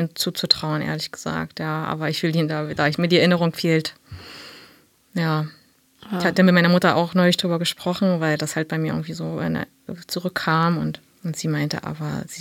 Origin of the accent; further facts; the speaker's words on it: East Germany, Germany; Na, ich bin in der DDR groß geworden. Da war noch DDR zu der Zeit, ja.